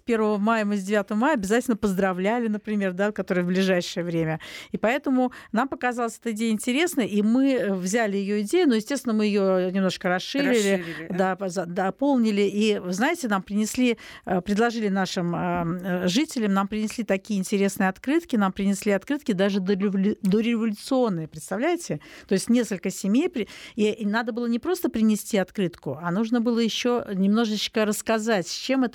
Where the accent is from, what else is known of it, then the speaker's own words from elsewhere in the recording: Saint Petersburg, Russia; как истинные петербуржцы